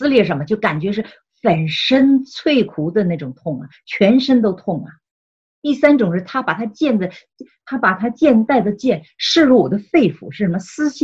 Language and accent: Chinese; China; 小的时候我在中国长大的时候，有时候生病了，我记得我喝中药